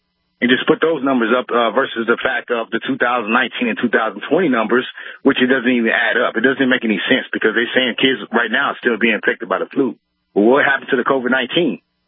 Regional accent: Dallas, Texas, United States; I'm from Texas. I went to Westwood Junior High. I'm from Dallas, Texas, the Plano area.

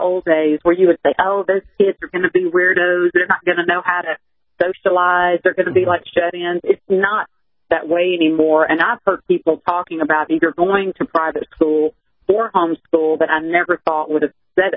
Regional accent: Mississippi, United States; Growing up in Mississippi, and I don't know about you guys in California, we had school prayer.

